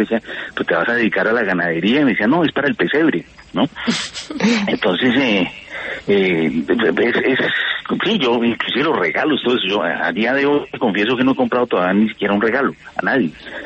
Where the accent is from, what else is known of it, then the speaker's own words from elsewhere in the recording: Colombia; moved away; yo me fui muy jovencito de Colombia